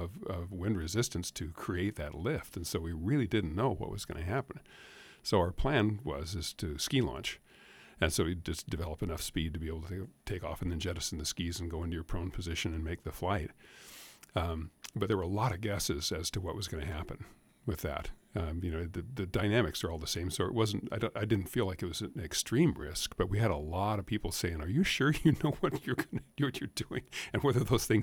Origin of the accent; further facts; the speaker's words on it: Anchorage, Alaska, United States; I was born and raised there in Anchorage, and you know, you were around mountains all the time